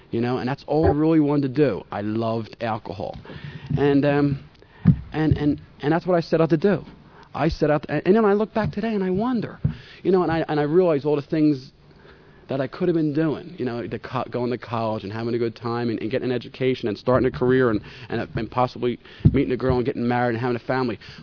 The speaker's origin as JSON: {"language": "English", "town": "Philadelphia", "region": "Pennsylvania", "country": "United States", "tie": "born or raised there", "said": "I grew up in Philadelphia, and hung around the corners and played basketball with the guys and did all the stuff."}